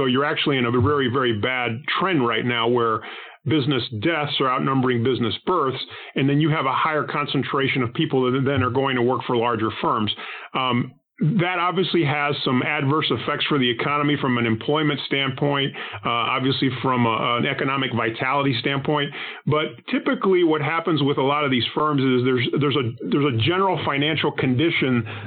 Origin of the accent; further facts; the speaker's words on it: Panama; first language Spanish; English is a second language; now in United States; I'm not from the United States. I'm actually an immigrant to the United States. I'm from the Republic of Panama, and English was not my first language. It was actually Spanish.